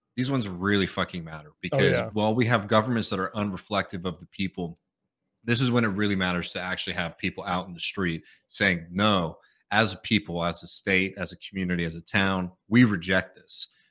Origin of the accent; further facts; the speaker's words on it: Austin, Texas, United States; I was very honored this Sunday to join over 10,000 people in my hometown here in Austin, Texas, in a march of support for Palestinian human rights and dignity.